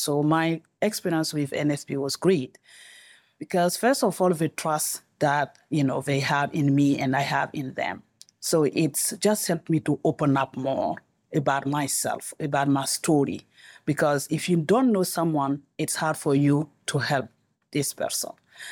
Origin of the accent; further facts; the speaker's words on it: Burkina Faso; now in Harrisburg, United States; I'm from Burkina Faso, West Africa.